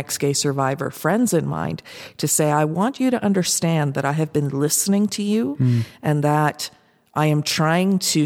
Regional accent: Canada; But again, being Canadian, same-sex marriage had passed in 2005 federally.

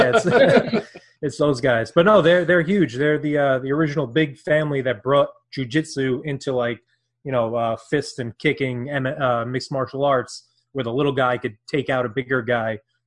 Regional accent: Brooklyn, New York, United States; now in New Jersey, United States; I grew up in Brooklyn, but nice. I live in New Jersey

